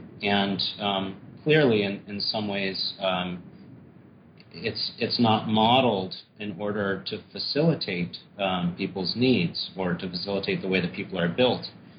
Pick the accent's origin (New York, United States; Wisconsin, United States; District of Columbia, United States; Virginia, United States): New York, United States; also born or lived in Greenwich Village / Woodstock, New York; And I grew up in Greenwich Village and in Woodstock, New York